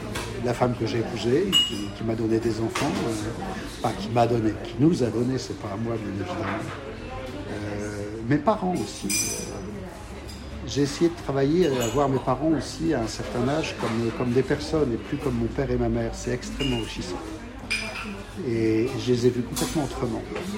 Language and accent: French; Hauts-de-France, France; Moi, je suis du Nord, donc c'était la période de toute la restructuration du Nord.